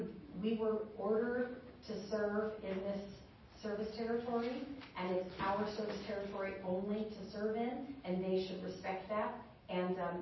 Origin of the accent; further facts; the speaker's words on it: Nevada, United States; well, I'm a redneck from Northern Nevada.